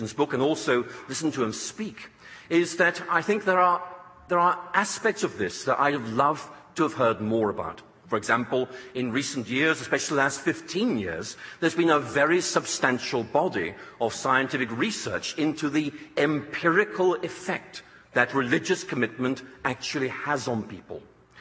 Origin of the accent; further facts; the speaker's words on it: Northern Ireland, United Kingdom; I grew up in Northern Ireland, studying the sciences, wanting to go to Oxford to take this further